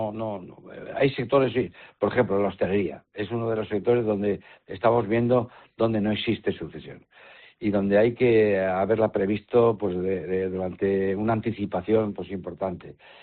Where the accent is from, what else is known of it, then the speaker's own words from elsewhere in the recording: Navarre, Spain; pues trabajo por Navarra y por mi tierra, que es lo que más puedo querer.